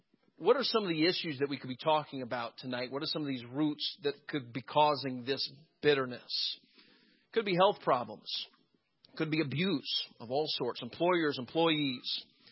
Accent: Florida, United States; I grew up in Florida. We've got live oak trees and we've got cypress nubs everywhere. It's impossible to grow up in Florida and not trip on a root.

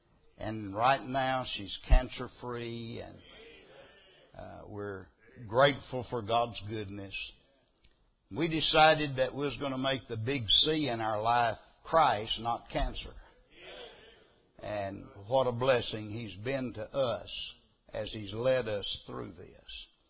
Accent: Myrtle Springs, Texas, United States; And we met where I grew up in Myrtle Springs, Texas.

